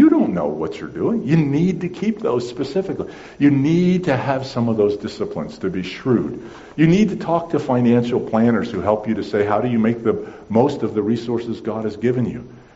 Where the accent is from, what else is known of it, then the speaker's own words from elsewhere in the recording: Netherlands; We grew up in the Netherlands, and he had great prejudices toward the rich.